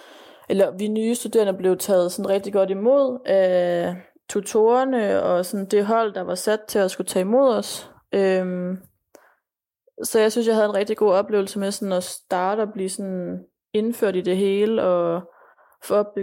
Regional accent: Odense, Region of Southern Denmark, Denmark; og jeg er 25 år, og jeg er født og opvokset her i Odense

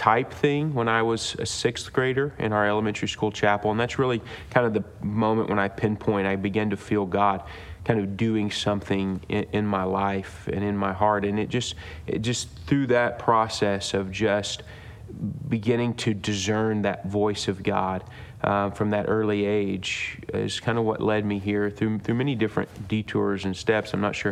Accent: Indianapolis, Indiana, United States; Well, I grew up here in Indianapolis at Calvary Tabernacle. Grew up around IBC from the time I was a little guy.

